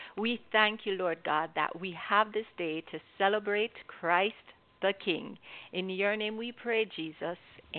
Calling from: Jamaica; I am here straight from Jamaica.

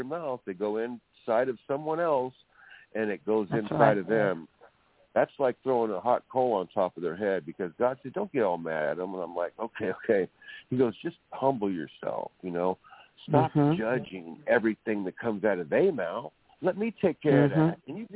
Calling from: California, United States; This is California right here, West Coast.

